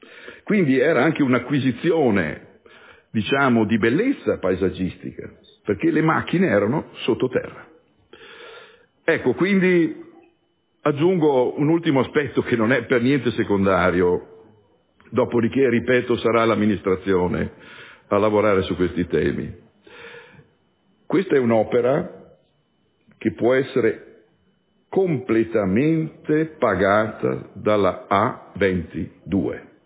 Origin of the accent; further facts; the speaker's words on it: Lizzanella, Trentino-Alto Adige, Italy; Io sono di Lizzanella e da bambino andavamo in bicicletta